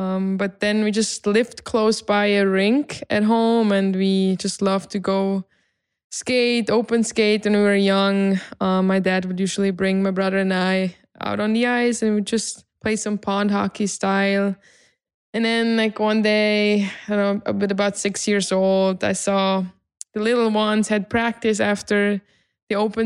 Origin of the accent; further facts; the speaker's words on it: Winterthur, Zurich, Switzerland; English is a second language; I'm from Winterthur, Switzerland. I have an older brother. I grew up with my parents at home.